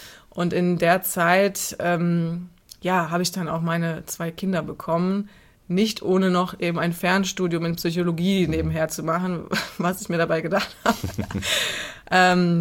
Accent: Cologne, North Rhine-Westphalia, Germany; und Köln ist meine Heimatstadt und ich werde sie immer lieben

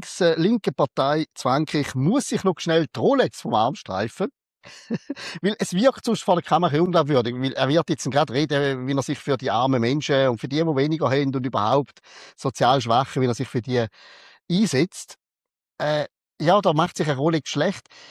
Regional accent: Switzerland; Meine, bei uns in der Schweiz hat es ja schon Puff gegeben, wird irgendwie herzige Würmli in den Äpfeln mal gezeigt, ist auf Plakat.

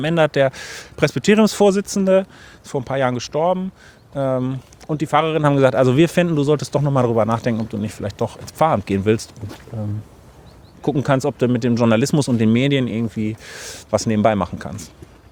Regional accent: North Rhine-Westphalia, Germany; die Tradition, einen Pfarrer zur Aussegnung zu rufen, ist hier im Ruhrgebiet auch nicht so sehr verbreitet, wie das vielleicht bei uns in Ostwestfalen-Lipp ist.

